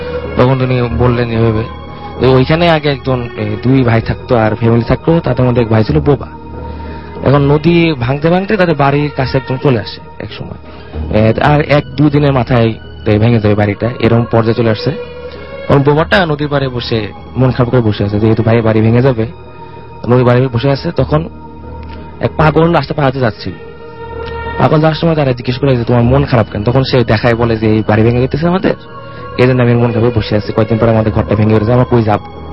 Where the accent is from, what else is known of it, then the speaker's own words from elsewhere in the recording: Dhaka, Dhaka Division, Bangladesh; আমি জগন্নাথ বিশ্ববিদ্যালয় থেকে আসছি, শ্যামলী থেকে, ঢাকা শহর।